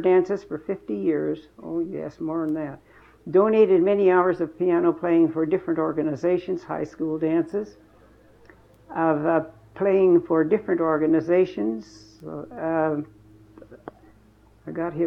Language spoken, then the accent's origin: English; Fairbanks, Alaska, United States; I'm awfully glad that I was born in Christmas, in Fairbanks, yeah, with Christmas. The fact that we had such freedom here, we had all to behave and mind and do what our fathers and mothers told us, but it was a nice place to grow up